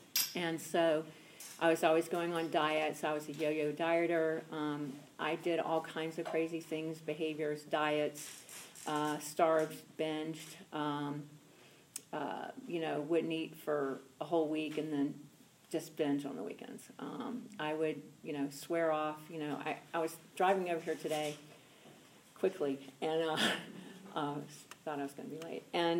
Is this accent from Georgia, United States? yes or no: yes; Atlanta, Georgia, United States; also born or lived in Athens; I was born in Athens, Georgia, raised in Atlanta